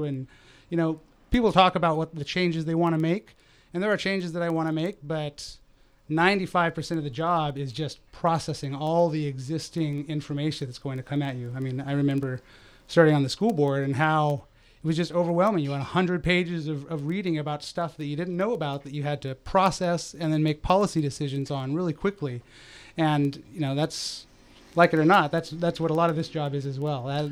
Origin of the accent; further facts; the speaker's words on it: Kent, Washington, United States; I grew up in Kent, Washington, where my dad was on the city council when I was in high school.